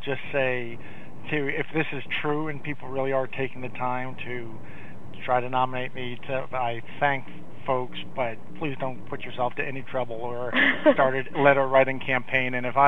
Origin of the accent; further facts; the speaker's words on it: New England, United States; And I grew up in New England, so I think I was just raised to think of L.L. Bean as the most perfectly executing company